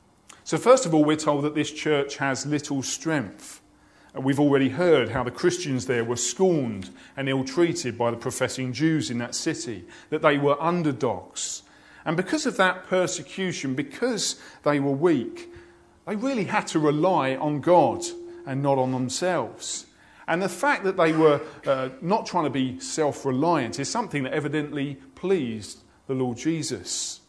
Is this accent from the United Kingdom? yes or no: yes; United Kingdom; And being British ourselves, we love a good underdog story, don't we?